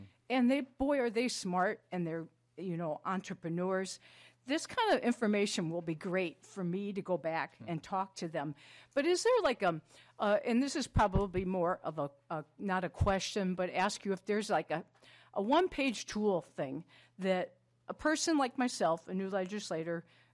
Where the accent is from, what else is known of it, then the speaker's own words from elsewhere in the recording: St. Cloud, Minnesota, United States; I'm from St. Cloud, and we have a very strong workforce center there with Tammy.